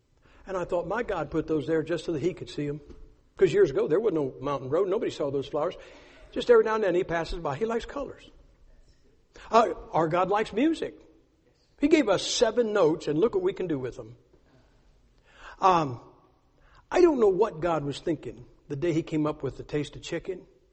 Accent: Ohio, United States; I'm from Ohio, but we live in Idaho now because I run the school.

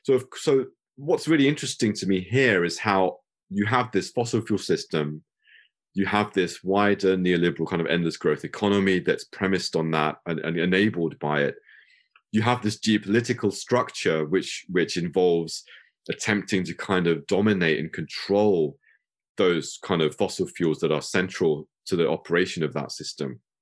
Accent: United Kingdom; as a British Muslim as well

